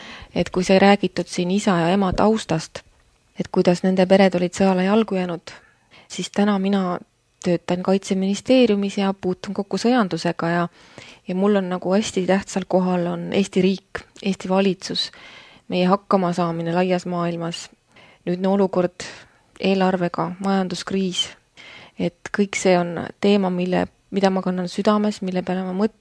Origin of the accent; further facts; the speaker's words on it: Viljandi, Viljandi County, Estonia; now in Tallinn, Estonia; ma pärit olen Viljandist küll ja see on roheline linnakene. Mu isa on neljandat põlve viljandlane. Ema on Sootuks Ingerimaalt, et tema kodumaad kui sellist täna ei eksisteeri.